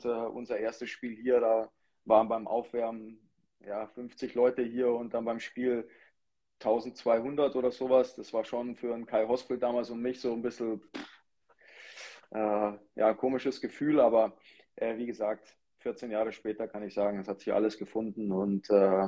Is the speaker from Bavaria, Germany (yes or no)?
yes; Kaufbeuren, Bavaria, Germany; born there; now in Wolfsburg, Germany; ich bin in Kaufbeuren geboren und dadurch bleibt man immer irgendwo in Kaufbeuren. Das ist logisch. Aber unsere Heimat ist schon Wolfsburg.